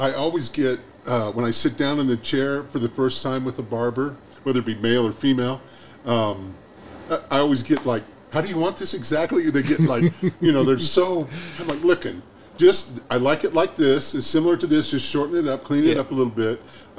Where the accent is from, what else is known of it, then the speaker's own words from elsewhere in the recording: Missouri, United States; I'm from Missouri. I'm a show me boy.